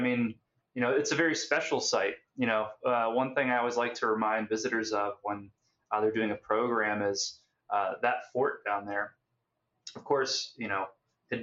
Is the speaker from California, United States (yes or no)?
no; Pittsburgh, Pennsylvania, United States; so I'm actually from Pittsburgh, and we didn't learn about Reconstruction in Western Pennsylvania, at least where I was going to school.